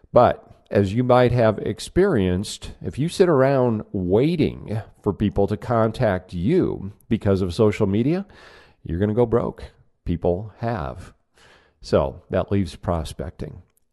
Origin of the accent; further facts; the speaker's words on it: Omaha, Nebraska, United States; now in Scottsdale, United States; Originally, I'm from Omaha, Nebraska, but right now I'm at my home office in Scottsdale, Arizona, where I now reside.